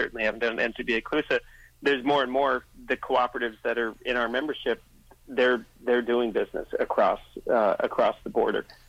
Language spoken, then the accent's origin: English; United States; It might not sound like I'm from the United States, but I don't think we're particularly ahead of where Canada is.